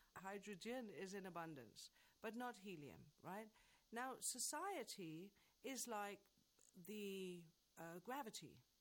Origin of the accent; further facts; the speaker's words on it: England, United Kingdom; I'm from England, and I live here